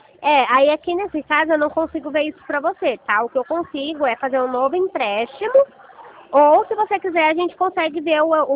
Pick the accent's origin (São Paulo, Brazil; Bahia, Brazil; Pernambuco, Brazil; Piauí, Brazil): São Paulo, Brazil; Americana; Eu sou de Americana, São Paulo.